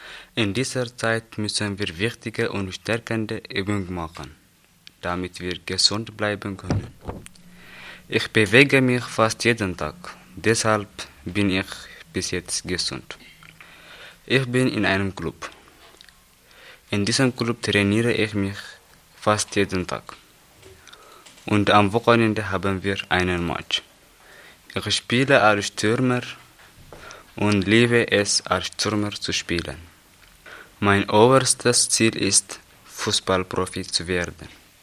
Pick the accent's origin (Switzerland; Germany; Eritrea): Eritrea; German is a second language; ich komme aus Eritrea. Ich bin 17 Jahre alt.